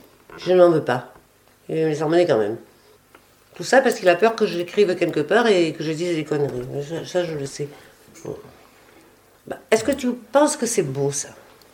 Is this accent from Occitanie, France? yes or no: no; Marseille, Provence-Alpes-Côte d'Azur, France; born there; donc je me sens chez moi ici. Plus qu'à Marseille. Parce que bon, même si je suis née à Marseille, ce n'est pas chez moi. Je suis plus de la montagne, donc de la rivière.